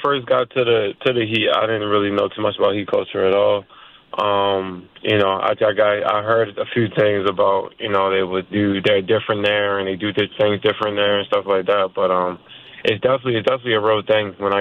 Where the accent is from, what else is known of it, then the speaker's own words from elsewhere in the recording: Baltimore, Maryland, United States; I would have a lot of family come up as well because I'm from Baltimore, and it's like an hour drive from Baltimore to Wilmington, Delaware.